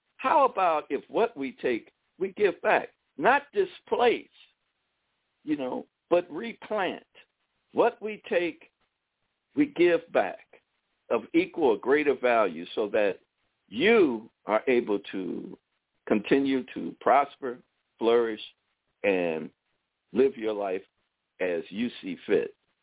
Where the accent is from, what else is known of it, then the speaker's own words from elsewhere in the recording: United States; What I am is an American, and what I also possess is a skin tone, you know, but before I'm anything else, I'm an American.